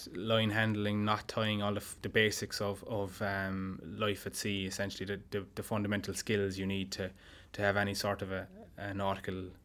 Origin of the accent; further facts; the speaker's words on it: Limerick, County Limerick, Ireland; I'm Limerick originally.